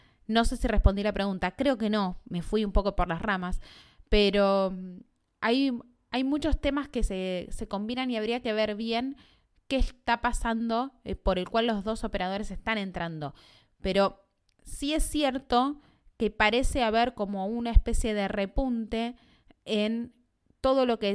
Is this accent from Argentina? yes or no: yes; Argentina; o quizás porque soy argentina